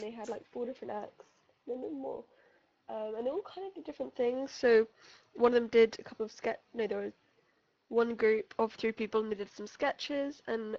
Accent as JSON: {"language": "English", "country": "United Kingdom", "said": "We are those British people."}